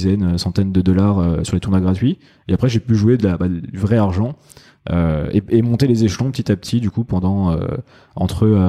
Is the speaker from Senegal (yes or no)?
no; Grand Est, France; dans le village de ma grand-mère, où je suis originaire du coup de Lorraine et à Nancy, et du coup dans un village pas très loin de Nancy